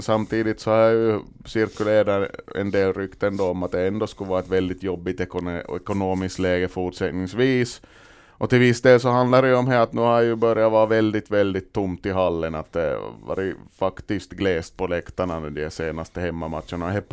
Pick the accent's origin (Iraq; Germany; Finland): Finland; Malax, Ostrobothnia; Men jag är från Malax, jag jobbar mycket i Närpes.